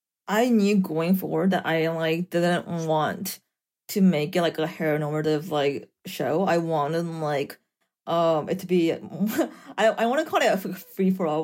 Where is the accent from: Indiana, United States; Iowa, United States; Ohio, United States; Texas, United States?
Texas, United States; I grew up Catholic. I grew up in Texas, and I grew up in a very traditional Korean immigrant household.